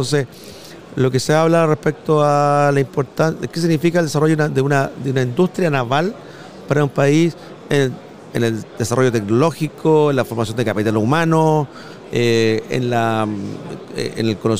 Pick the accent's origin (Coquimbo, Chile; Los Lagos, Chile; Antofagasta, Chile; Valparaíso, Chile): Valparaíso, Chile; Viña del Mar; yo que soy de Viña del Mar, no ha sido menor, es que el tiempo nos acompañó